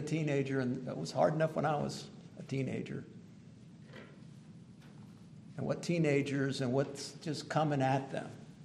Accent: United States; I'm an American. But I didn't deserve it. I could have just as easily been born in another country.

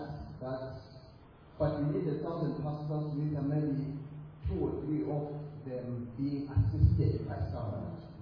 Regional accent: Eswatini; I'm from Eswatini, for example, and it's a small country with about 1.2 million people

